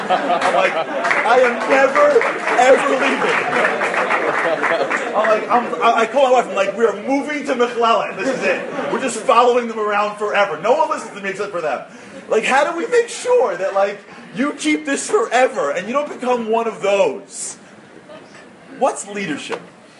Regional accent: New York, United States; When I grew up in New York. And when you're a New Yorker and you're a sports fan, they give you a choice.

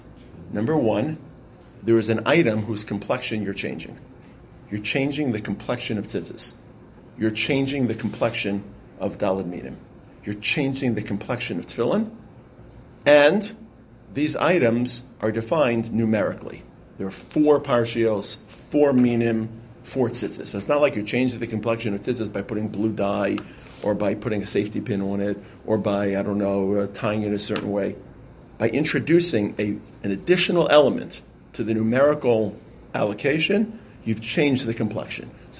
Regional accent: Baltimore, Maryland, United States; I'm a Colts fan because I grew up in Baltimore.

